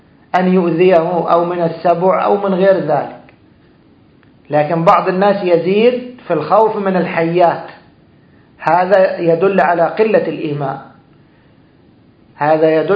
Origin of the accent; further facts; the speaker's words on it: Egypt; الناس عندنا في مصر قديما لما كانوا يرون ثعبانا كبيرا